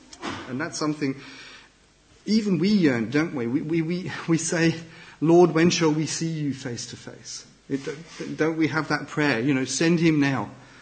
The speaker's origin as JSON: {"language": "English", "country": "Germany", "said": "a little 30-year anniversary that was recently held in my home country in Germany."}